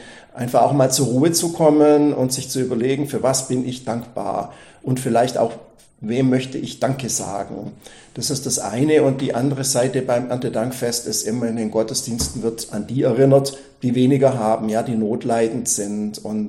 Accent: Baden-Württemberg, Germany; Ja, ich bin traditionell in Oberschwaben aufgewachsen

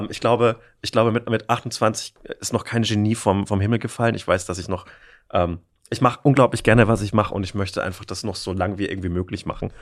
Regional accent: Bavaria, Germany; ich bin als Franke bin ich immer so ein bisschen angefasst, wenn Leute so fränkisch nachmachen

